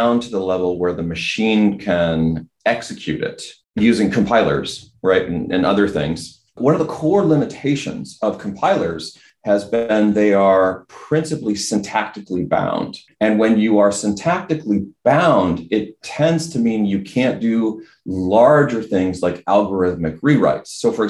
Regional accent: New Jersey, United States; I was raised in New Jersey doing crab hunting with my uncle and my father.

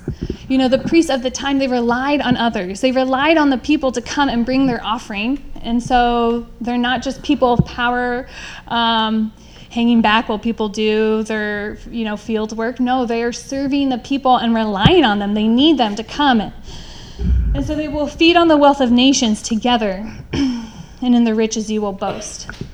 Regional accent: Budapest, Hungary; I grew up in Budapest, Hungary.

